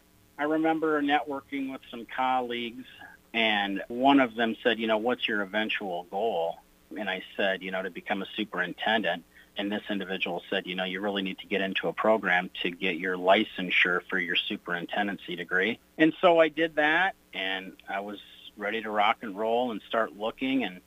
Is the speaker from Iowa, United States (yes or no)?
yes; Cascade, Iowa, United States; I grew up in Cascade, Iowa. I grew up farming. I was active in 4-H and FFA.